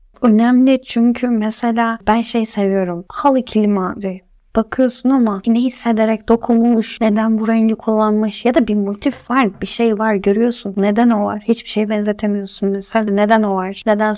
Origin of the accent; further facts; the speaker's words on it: Ankara, Turkey; bir Ankaralı olarak